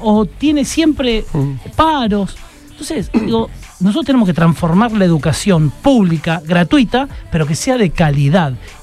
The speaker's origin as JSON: {"language": "Spanish", "country": "Argentina", "said": "la destrucción de los valores de nosotros como argentinos, de nosotros como país"}